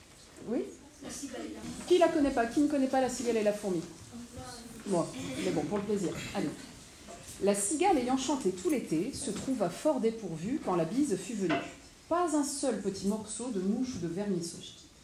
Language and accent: French; Croix, Hauts-de-France, France; Je suis de Croix